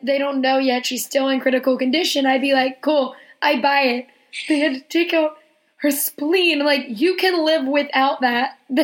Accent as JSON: {"language": "English", "region": "Scotland", "country": "United Kingdom", "said": "but also being Scottish and Irish, we're a lazy bunch of people."}